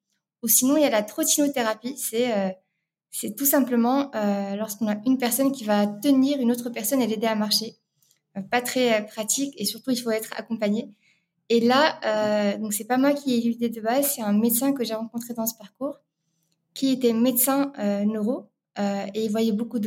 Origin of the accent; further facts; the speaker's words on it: Rabat, Rabat-Salé-Kénitra, Morocco; moved away as an adult; now in France; je vais remonter un peu plus loin, donc je suis née à Rabat au Maroc, où j'ai grandi jusqu'à mes classes préparatoires. Je suis arrivée en France en 2011